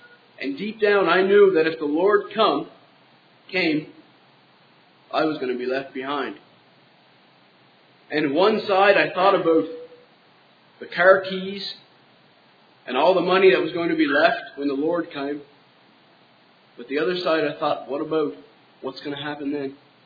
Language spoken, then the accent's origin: English; Cape Breton Island, Nova Scotia, Canada; So I was born into a Christian home. Growing up on Cape Breton Island, there was a lot of gospel preached around us.